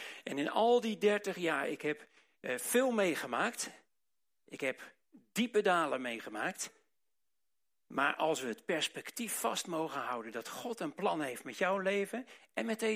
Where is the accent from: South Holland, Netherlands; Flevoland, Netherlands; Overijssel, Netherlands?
Flevoland, Netherlands; Almere; Ik kom uit Almere, een uur hier vandaan.